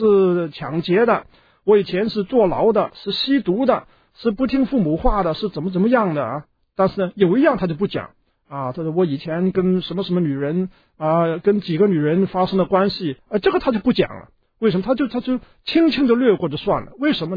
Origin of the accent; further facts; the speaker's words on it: Hong Kong; 我们在香港长大的呢，广东话的出言秽语是什么呢？我都很清楚。